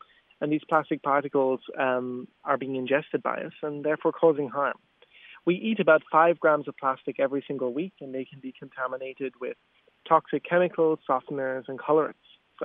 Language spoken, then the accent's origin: English; Ballydehob, Munster, Ireland; I'm from West Cork, Ballydehob, and really what I loved for a very long time there was just exploring the wilderness, being out in the environment and enjoying the nature.